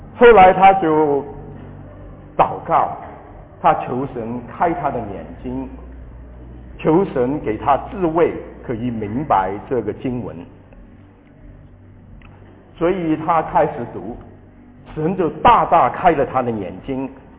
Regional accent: Shanghai, China; also born or lived in Hong Kong; 我跟余牧师一样是上海人，我是在香港出生。

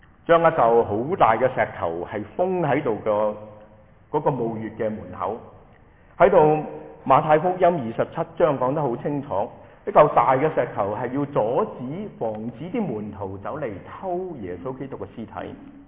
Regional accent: Hong Kong; 是我们香港人说浪费心机挨眼瞓啊

